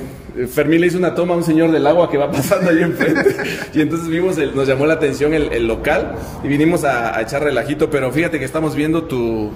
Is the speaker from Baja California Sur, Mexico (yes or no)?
no; Chiapas, Mexico; pensando que somos los mexicanos, somos así, los chiapanecos sobre todo